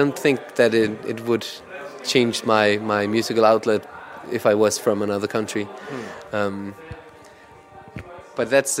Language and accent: English; Iceland; now in Denmark; I'm actually from Iceland, but I'm in Denmark.